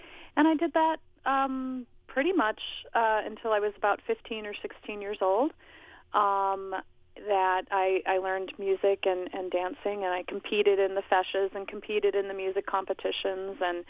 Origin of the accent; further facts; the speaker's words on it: Chicago, Illinois, United States; but I grew up in Chicago, in the city, and I started taking Irish dancing when I was about 5 years old